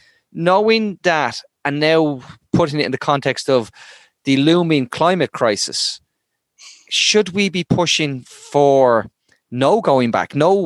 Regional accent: Ballymun, Leinster, Ireland; born there; I was born in Ballymun and I'll die in Ballymun.

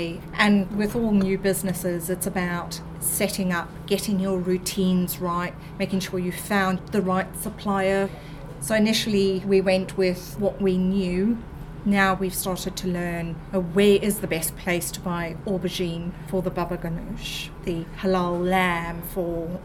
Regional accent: South Africa; also born or lived in Zimbabwe; I was born in Rhodesia, grew up in South Africa.

